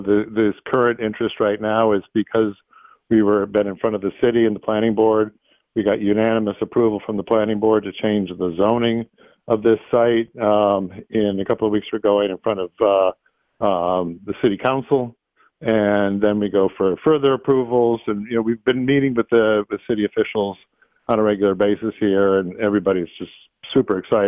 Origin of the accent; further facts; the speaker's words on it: Buffalo, New York, United States; And we are a group of Buffalonians who are born and bred in Buffalo